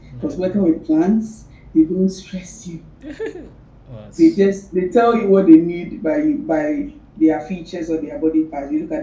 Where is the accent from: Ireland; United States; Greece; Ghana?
Ghana; I am a very big four-headed girl. I'm Ghanaian.